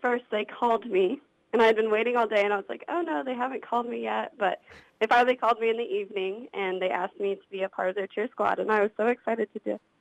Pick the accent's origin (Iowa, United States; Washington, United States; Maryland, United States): Iowa, United States; Wayland; I grew up tumbling in Wayland, Iowa